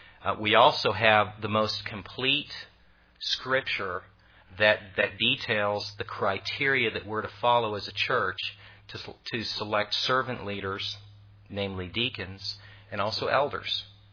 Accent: California, United States; moved away as an adult; when I moved here from California, and I was just so strong and young in faith, I would write letters to my buddies back in California

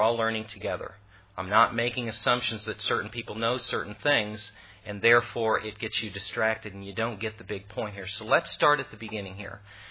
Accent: California, United States; moved away as an adult; when I moved here from California, and I was just so strong and young in faith, I would write letters to my buddies back in California

